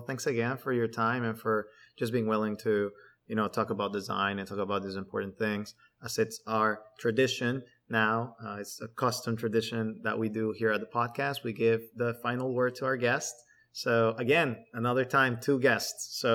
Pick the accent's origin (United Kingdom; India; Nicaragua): Nicaragua; I'm from Nicaragua.